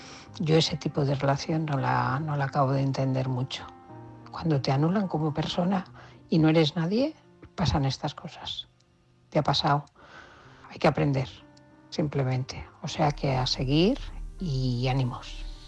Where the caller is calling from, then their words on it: Barcelona, Catalonia, Spain; de Barcelona.